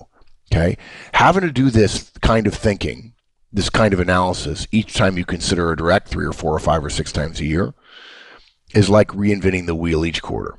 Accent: Los Angeles, California, United States; We grew up in Los Angeles, and she said, sir, there are how many?

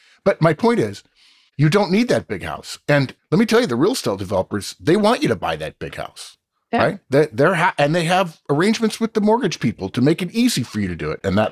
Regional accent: Arcadia, California, United States; I grew up in Arcadia, California, suburb of LA.

